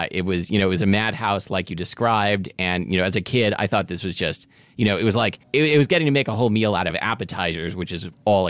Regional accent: Portland, Oregon, United States; absolutely grew up with dim sum in Portland, Oregon.

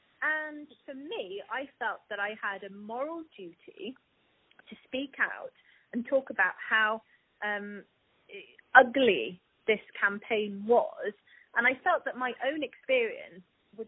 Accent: Wales, United Kingdom; Certainly in Wales, which is where I'm from, I'm proudly Welsh

